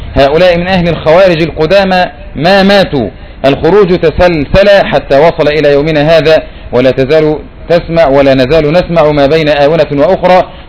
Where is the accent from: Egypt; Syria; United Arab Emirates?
Syria; وعندنا بالشام يقولون كلمة